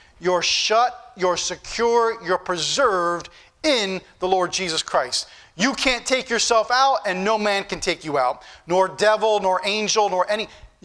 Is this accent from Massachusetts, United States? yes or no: no; Easton, Pennsylvania, United States; I knew when I grew up in Easton, I remember as a little kid